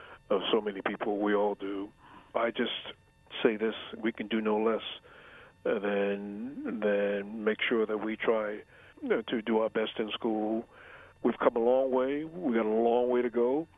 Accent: New York, United States; now in New Mexico, United States; When I came from New York to New Mexico, as I said, I this was almost like a foreign country to me.

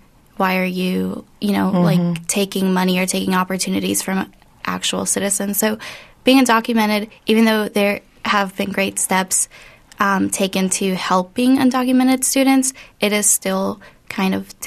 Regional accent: Colombia; moved away; yeah. And I am from Colombia. My family and I moved here in early 2000.

